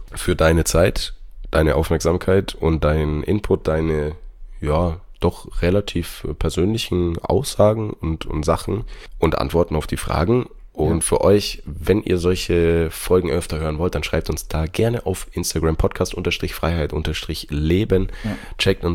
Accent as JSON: {"language": "German", "town": "Ansbach", "region": "Bavaria", "country": "Germany", "tie": "born or raised there", "said": "am Altstadtfest in meiner Heimatstadt Ansbach"}